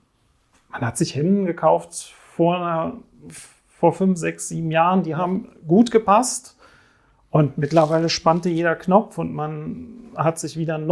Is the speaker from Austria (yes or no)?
no; Switzerland; ich komme aus der Schweiz